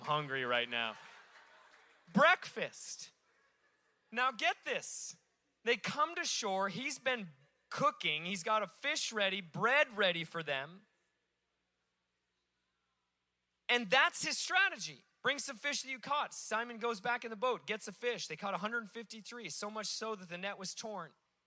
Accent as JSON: {"language": "English", "region": "Alaska", "country": "United States", "said": "I grew up, I worked on commercial fishing boats. I'm from Alaska."}